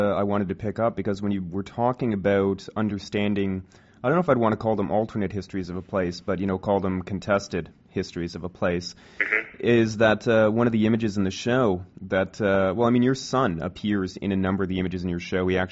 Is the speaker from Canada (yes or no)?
yes; St. Catharines, Ontario, Canada; I grew up in St. Catharines, not far from Toronto.